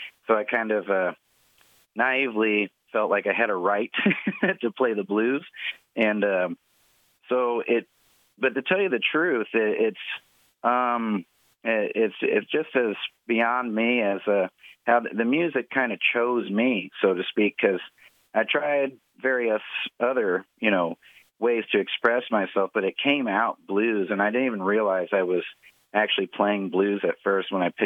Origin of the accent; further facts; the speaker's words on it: Findlay, Ohio, United States; And I just remember as a child coming to her house, and I'm from Findlay, Ohio, and she'd always have some old gospel music on